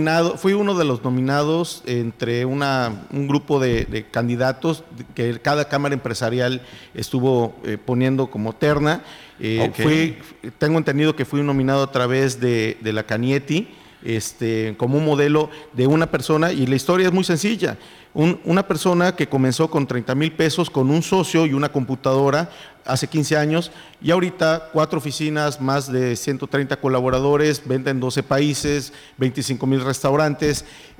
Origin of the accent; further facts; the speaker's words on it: Yucatán, Mexico; pues es un honor como empresario y sobre todo como yucateco, ¿no?